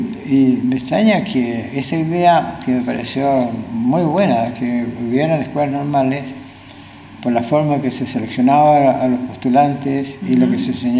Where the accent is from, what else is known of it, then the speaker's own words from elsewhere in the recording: Maullín, Los Lagos, Chile; also born or lived in Chillán; Nací como profesional en Chillán, pero como ser humano en Maullín.